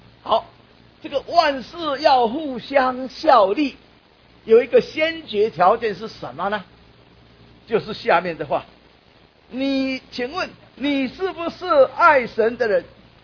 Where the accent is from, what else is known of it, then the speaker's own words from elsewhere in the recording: Taipei, Taiwan; 我小时候都是住在台北，5岁到12岁我有记忆，我在台北这个地方搬家搬啊7次，5岁到12岁，所以到12岁，5年级上学期才，民国43年哈，才搬到大龙洞这个地方